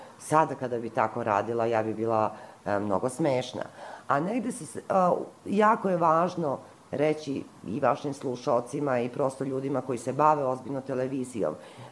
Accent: Podgorica, Montenegro; also born or lived in Osijek / Našice / Trebinje; now in Belgrade, Serbia; pa smo posle toga živjeli u Trebinju, pa posle Trebinja u Podgorici, tamo sam završila gimnaziju, onda sam došla u Beograd, pa sam u Beogradu živjela 2 godine, pa sam živjela u Londonu

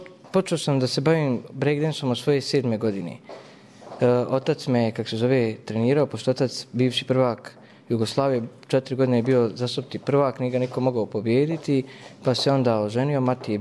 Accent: Prnjavor, Republika Srpska, Bosnia & Herzegovina; dolazim iz Prnjavora.

